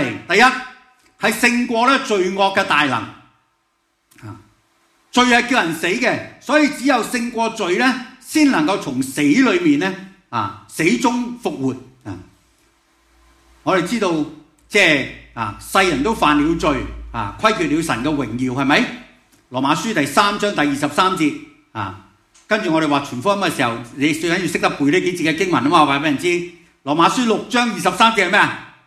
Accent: China; 人咧一出世咧，尤其是我哋中国人咧。中国人怕咩？怕提个死字系咪啊？

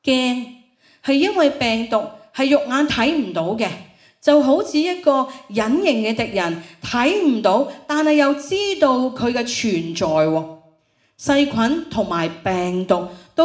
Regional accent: Hong Kong; 我哋喺香港住咗几十年，我喺香港出世，真係冇遇过咩叫疫情。

